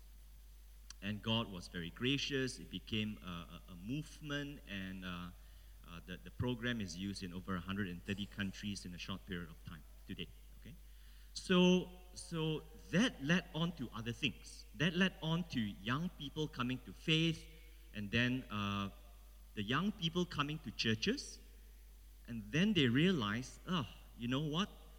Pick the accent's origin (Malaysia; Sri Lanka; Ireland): Malaysia; So my wife is Malaysian. I'm also Malaysian and Malaysian Chinese. So our great-grandfathers came from mainland China, lived in Malaysia.